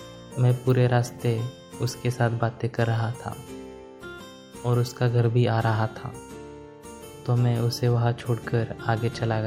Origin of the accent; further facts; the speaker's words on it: Udaipur, Rajasthan, India; मैं उदयपुर का रहने वाला हूँ। अब मेरी उम्र 23 साल है।